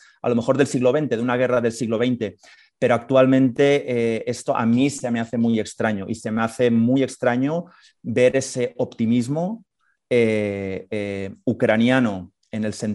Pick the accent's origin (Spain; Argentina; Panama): Spain; yo como occidental, como español